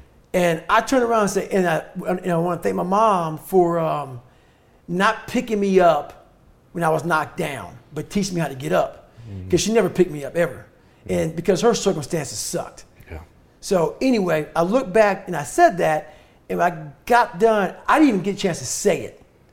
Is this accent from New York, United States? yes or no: yes; Buffalo, New York, United States; Well, I grew up in Buffalo, New York.